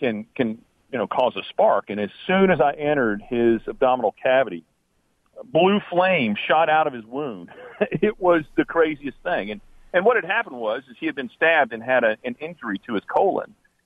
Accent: Nashville, Tennessee, United States; I'm a surgeon from Nashville, Tennessee.

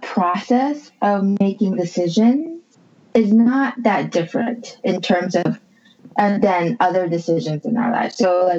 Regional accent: Malaysia; also born or lived in Tahiti / Indonesia; I am a pastor's wife. I was born and raised mostly in Malaysia, though for some years my parents were missionaries in Tahiti and Indonesia. So I just kind of grew up all over the place with a lot of moving around.

